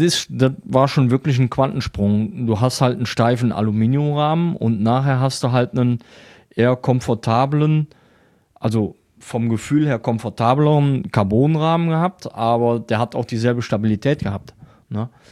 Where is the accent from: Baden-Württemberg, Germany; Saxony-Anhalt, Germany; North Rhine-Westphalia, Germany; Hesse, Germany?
North Rhine-Westphalia, Germany; Würselen; now in Weisweiler, Germany; Ich bin gebürtig aus Würseln, das liegt bei Aachen, so circa 10 Kilometer, 5 bis 10 Kilometer von Aachen weg. Und bin seit knapp 9 Jahren in Weißweiler. Das liegt bei Eschweiler, also auch im Aachener Raum.